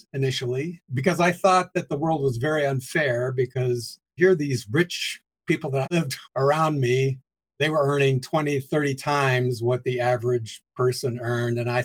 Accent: Mount Lebanon, Pennsylvania, United States; I was born here. One of my brothers was born in Canada. He still lives there. And I grew up in Mount Lebanon.

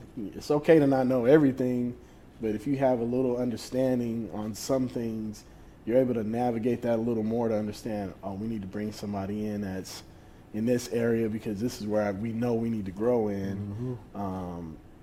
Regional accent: New Orleans, Louisiana, United States; I think about, you know, growing up in New Orleans.

